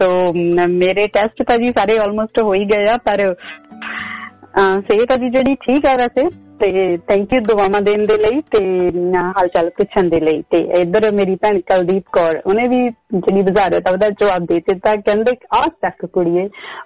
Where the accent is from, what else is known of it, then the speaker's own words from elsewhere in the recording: Punjab, India; ਸੋ ਮੈਂ ਵੀ ਮਾਲਵੇ ਦੀ ਹਾਂ